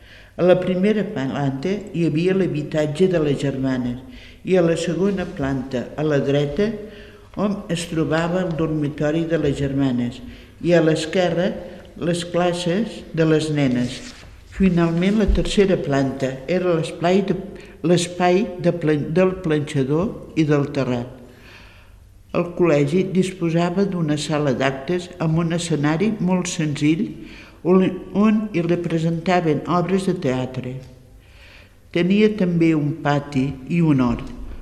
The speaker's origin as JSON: {"language": "Catalan", "town": "L'Espluga de Francolí", "region": "Catalonia", "country": "Spain", "tie": "born or raised there", "said": "vaig néixer aquí a l'Espluga i la meva infantesa i joventut va molt lligada a la comunitat"}